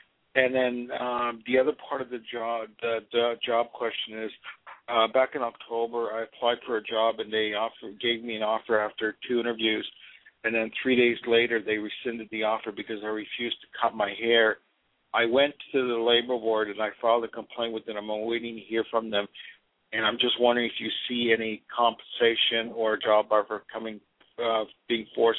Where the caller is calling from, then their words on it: Los Angeles, California, United States; Los Angeles.